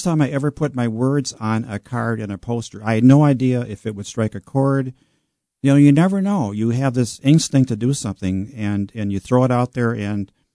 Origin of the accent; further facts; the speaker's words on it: Marshfield, United States; I was raised in Marshfield, and my dad had a steel fabrication company